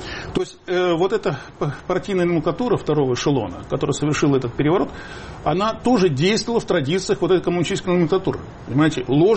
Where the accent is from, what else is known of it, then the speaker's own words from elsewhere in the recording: Riga, Latvia; also born or lived in Belarus; Я, скажем, родился в Беларуси, у меня там много родственников, где-нибудь, в другой стране. Вырос я в Риге. У меня там могила отца, жила мама, брат, сестры.